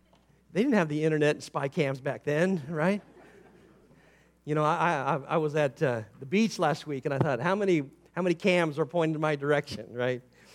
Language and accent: English; Woodinville, Washington, United States; And we said, well, we're from Woodinville.